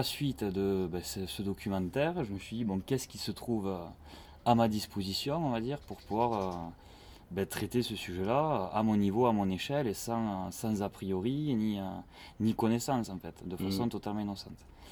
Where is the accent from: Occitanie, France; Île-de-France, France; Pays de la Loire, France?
Occitanie, France; Toulouse; moi j'étais toulousaine.